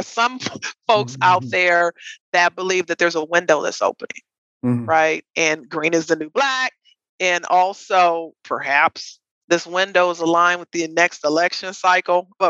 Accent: Los Angeles, California, United States; I'm from South LA originally, it's a South LA colloquialism

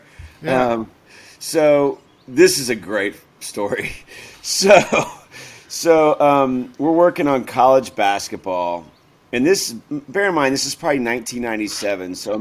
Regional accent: Houston, Texas, United States; I grew up in Houston, see?

